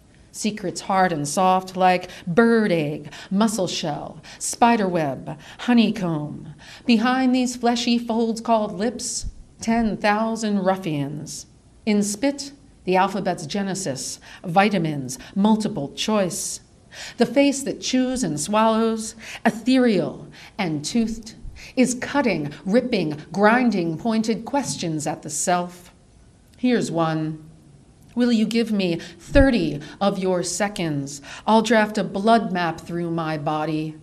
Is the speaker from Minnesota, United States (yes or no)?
no; New York, United States; now in Washington, United States; I'm from New York, and I always felt like kind of like a fish out of water here.